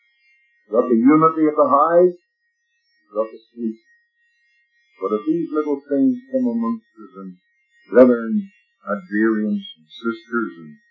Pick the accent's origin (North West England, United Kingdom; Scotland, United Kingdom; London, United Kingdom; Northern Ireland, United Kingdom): Northern Ireland, United Kingdom; Lurgan; now in Canada; It's our nature, especially Irishmen. It's our nature. I know. I'm one of them. Maybe a Canadian, but I'm an Irishman.